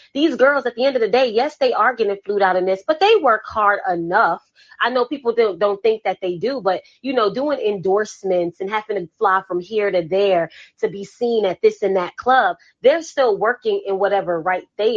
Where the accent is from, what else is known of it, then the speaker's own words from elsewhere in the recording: Atlanta, Georgia, United States; like, I grew up in Atlanta, and everybody know Atlanta